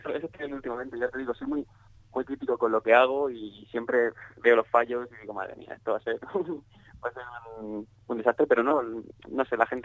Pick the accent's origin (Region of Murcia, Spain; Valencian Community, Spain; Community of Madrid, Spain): Region of Murcia, Spain; Murcia; El videoclip está filmado en Murcia, yo soy de Murcia.